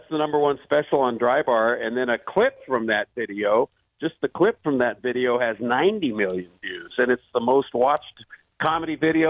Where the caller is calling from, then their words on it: Seattle, Washington, United States; I'm in Seattle, Washington.